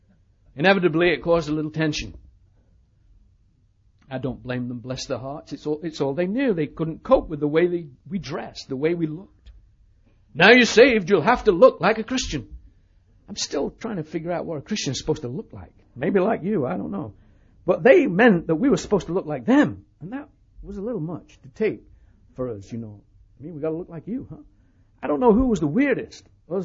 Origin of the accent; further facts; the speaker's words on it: United Kingdom; now in United States; I said, I'm British. I'm trying to get friends with the people, let them know. I'm really British. You know, I've lived in America a long time, and I sound Australian because I've got a bit of American and a bit of British.